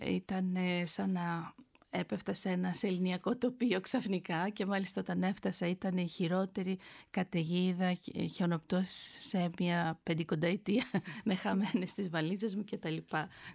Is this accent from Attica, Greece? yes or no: no; Anthotopos, Thessaly, Greece; also born or lived in Almyros; Από την ίδια περιοχή, σε ένα μικρό χωριό που λέγεται Ανθότοπος, μεγάλωσα. Μέχρι τα 18 μου εκεί έμεινα